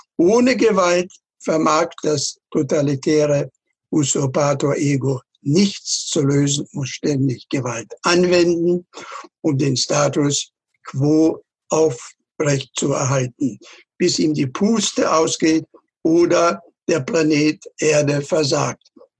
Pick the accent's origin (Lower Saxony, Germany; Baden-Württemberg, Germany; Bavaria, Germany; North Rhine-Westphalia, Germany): Lower Saxony, Germany; Salzgitter; also born or lived in Eastern Europe; Mein Jahrgang ist 1934. Geboren bin ich im östlichen Teil Europas und dort habe ich meine Kindheit verbracht. Aufgewachsen bin ich in Mitteleuropa und zwar in Salzgitter, Niedersachsen.